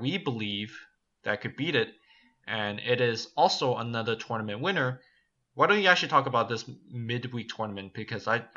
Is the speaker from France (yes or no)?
no; Hong Kong; now in Seattle, United States; I came from Hong Kong. And the summer there is actually very hot and humid.